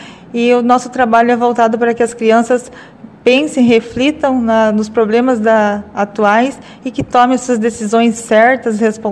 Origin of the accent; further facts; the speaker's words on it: São Jorge do Oeste, Paraná, Brazil; hoje estou aqui em São Jorge do Oeste, né, que é a minha terra também